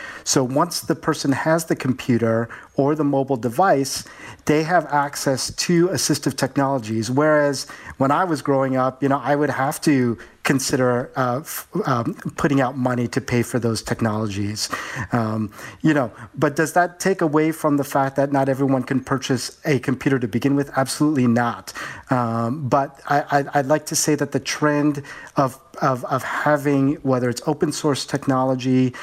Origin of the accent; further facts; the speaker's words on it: Canada; and I'm also Canadian, so I'm gonna I preface it by saying that.